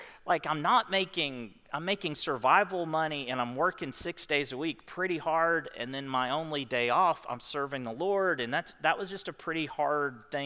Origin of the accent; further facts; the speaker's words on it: United States; But dang it, I'm an American.